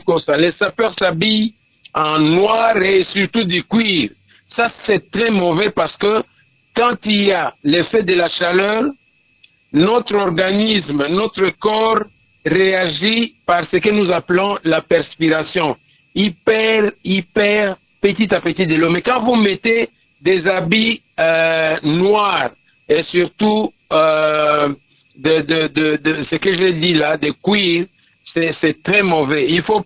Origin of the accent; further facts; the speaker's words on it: Kinshasa, DR Congo; chez nous, à Kinshasa